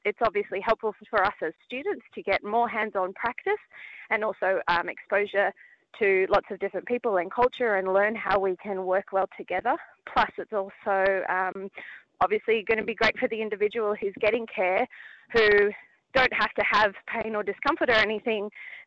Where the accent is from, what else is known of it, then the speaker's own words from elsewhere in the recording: Australia; now in New Zealand; I'm originally Australian with a Kiwi mum. So I grew up not in this education system